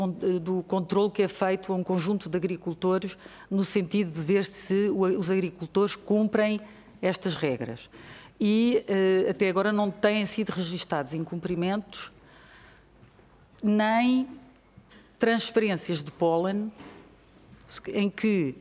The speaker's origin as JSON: {"language": "Portuguese", "country": "Portugal", "said": "nós, portugueses, agricultores portugueses"}